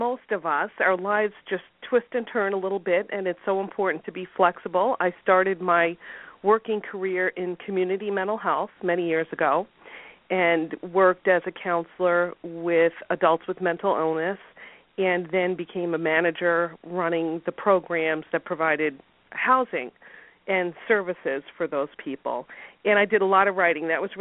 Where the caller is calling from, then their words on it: Syracuse, New York, United States; I am calling in from Syracuse, New York, Central New York